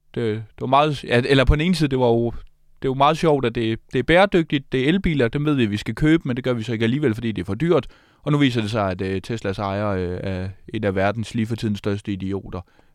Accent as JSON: {"language": "Danish", "town": "Odense", "region": "Region of Southern Denmark", "country": "Denmark", "said": "jeg er fra Odense, og vi er ikke bange for AI, fordi vi er jo fra den by, H.C. Andersen"}